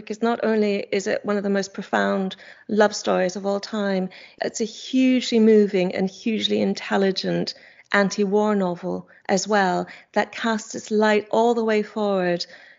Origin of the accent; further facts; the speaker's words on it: Nova Scotia, Canada; Anne was from the same part of the world as me, which I was growing up in Nova Scotia, which is where she was actually born.